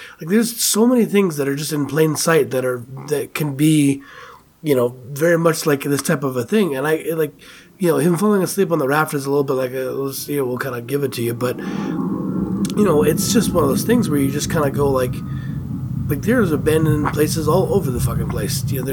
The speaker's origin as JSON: {"language": "English", "town": "Prescott", "region": "Arizona", "country": "United States", "tie": "born or raised there", "said": "when I was growing up in Prescott, there was these areas where they're doing, like, a lot of construction"}